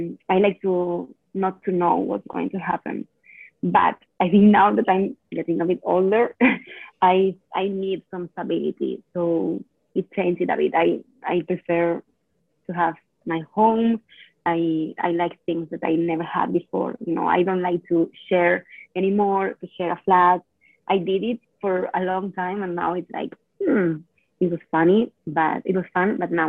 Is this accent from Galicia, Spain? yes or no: no; Valencia, Valencian Community, Spain; English is a second language; My hometown. I'm back in my hometown, and this is a really cool place to live because it's not so big, as big as Madrid or Barcelona, but it's the third city in Spain.